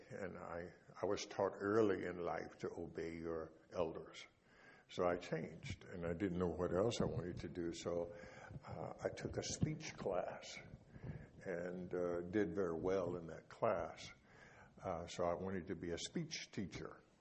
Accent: Texas, United States; to give you a little bit of history. I was born in Texas born and raised on a farm in Texas

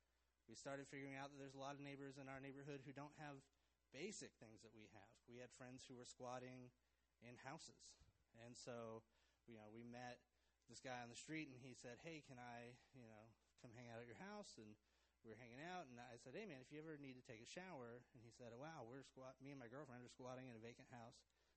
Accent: Arkansas, United States; Because I'm from Arkansas.

